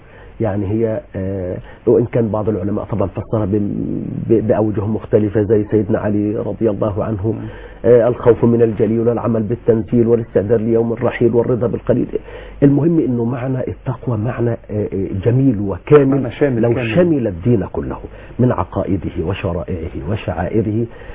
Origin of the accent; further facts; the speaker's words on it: Egypt; كما نقول نحن عندنا في مصر